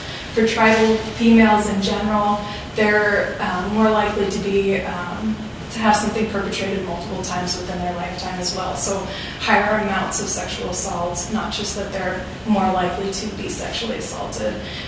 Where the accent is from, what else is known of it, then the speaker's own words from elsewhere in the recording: Newberg, Oregon, United States; And I'm from Newburgh, Oregon, but I'm actually a staff member here in Newburgh.